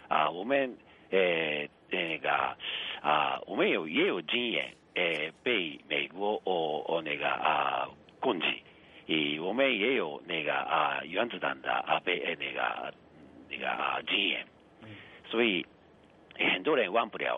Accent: Japan; Chinese is a second language; 这是我们日本人也应该学习中国人的态度

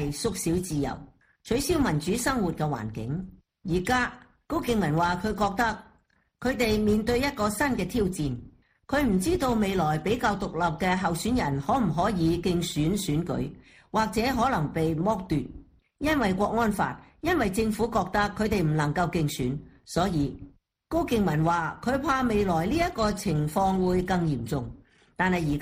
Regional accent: Hong Kong; 我们香港人的主流意见很清晰，坚持一国两制，不动摇，不变形，不走样。

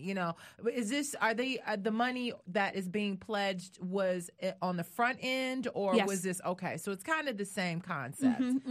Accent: Detroit, Michigan, United States; You know, I'm originally from Detroit.

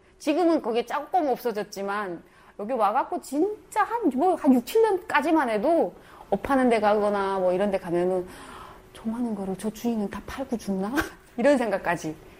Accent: North Korea; 저희는 북한 사람이라고 이제 온 지 얼마 안 되는 진짜 얼마 안 됐어요.

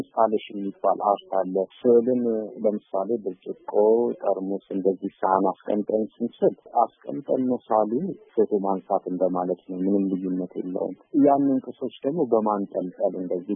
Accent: Addis Ababa, Ethiopia; የተወለድኩት እዚሁ አዲስ አበባ ፒያሳ የሮማንጫ ባለ አካባቢ ነው። በአጎፍቅርና በዜሮ ማነጫ ያለ ትንሽ ሰፈር ነው። ሹፌር ሰፈር ይባላል።

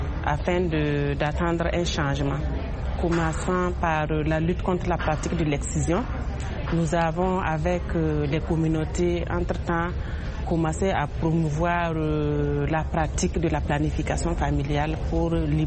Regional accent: Burkina Faso; chez nous, au Burkina, les femmes sont 100% agricultrices

